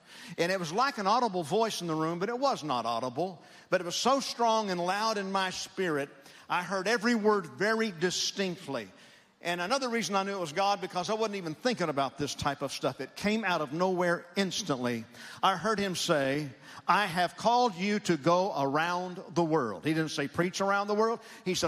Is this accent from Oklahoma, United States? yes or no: yes; Oklahoma, United States; I enjoyed it, but I'm from Oklahoma.